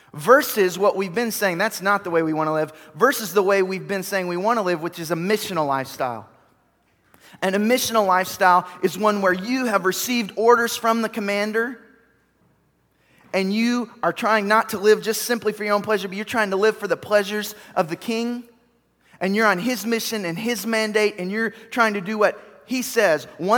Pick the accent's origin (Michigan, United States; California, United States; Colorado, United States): Colorado, United States; But I grew up in Colorado for much of my life.